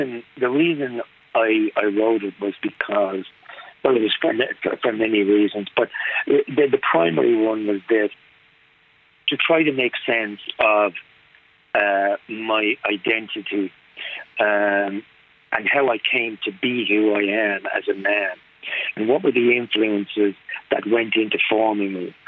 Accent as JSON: {"language": "English", "country": "Ireland", "said": "we're primarily an English-speaking country and have been."}